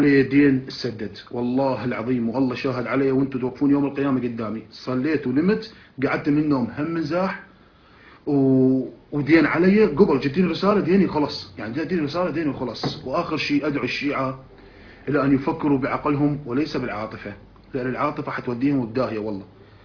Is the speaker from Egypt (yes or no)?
no; Iraq; أنا شاب عراقي كنت دائما يعني عاصي لله